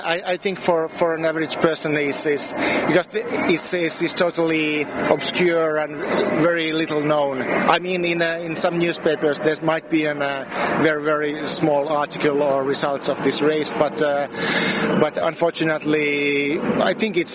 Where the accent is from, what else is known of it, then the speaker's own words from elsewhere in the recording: Helsinki, Uusimaa, Finland; English is a second language; I come from Helsinki, Finland.